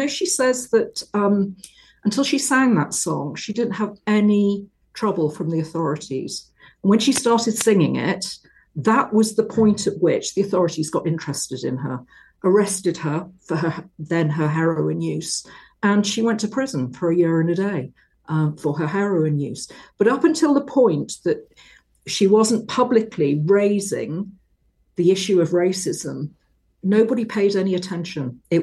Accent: North East England, United Kingdom; I'm from the Northeast myself

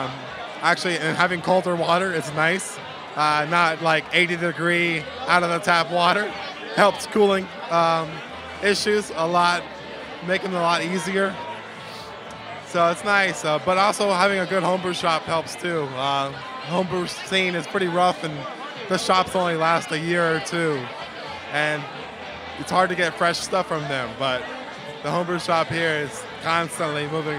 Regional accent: Miami, Florida, United States; now in Bensonhurst, United States; I mean, I just moved there back in January. Originally, I'm from Miami. So it's a new area to me still, but it's pretty cool, pretty chill area.

